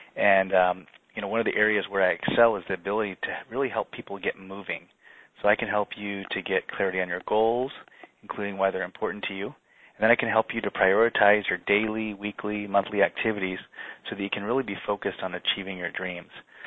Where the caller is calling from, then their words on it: Portland, Oregon, United States; I'm calling from Portland, Oregon